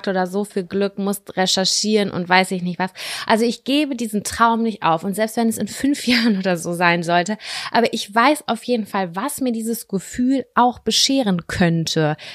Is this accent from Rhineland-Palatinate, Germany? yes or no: no; Lübbecke, North Rhine-Westphalia, Germany; wir sind in Lübbecke groß geworden, ich bin Großteil auch in Nettelstedt groß geworden. Ja. Ne? Ich habe viele Jahre in Nettelstedt gelebt.